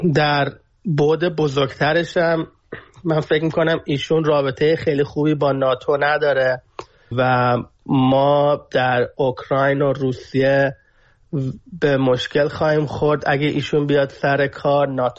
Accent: Iran; now in United States; به عنوان یه ایرانی آمریکایی

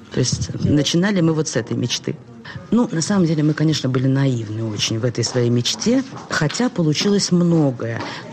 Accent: Saint Petersburg, Russia; Во-первых, мы все коренные ленинградцы, очень город любим свой.

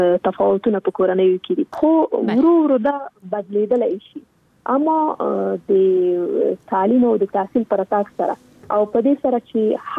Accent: Afghanistan; زه خو شخصا په جګړه کې پیدا شوی یم، دا په جګړه کې را لویه شولم او خاتمې زه فکر کوم په جګړه کې بیلي. یعنی د انسانانو نه امیدونه اخیستي دي په دغه هېواد کې د سولې.

